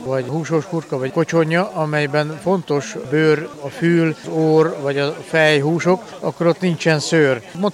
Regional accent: Bogyiszló, Tolna, Hungary; Bogyisztóról jöttem.

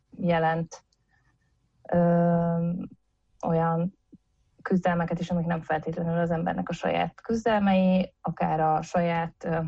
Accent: Nyíregyháza, Szabolcs-Szatmár-Bereg, Hungary; én nyíregyházi vagyok, és ugye ezen az észak-kelet-magyarországi területen is nagyon sok hasonló haszit közösség élt

